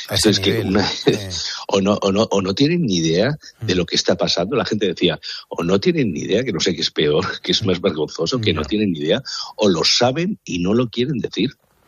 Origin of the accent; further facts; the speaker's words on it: Madrid, Community of Madrid, Spain; A mí esto me ha pillado en Sevilla a las 12:30, dentro del Corte Inglés, que se ha ido a la luz, y claro, pensé, yo soy de Madrid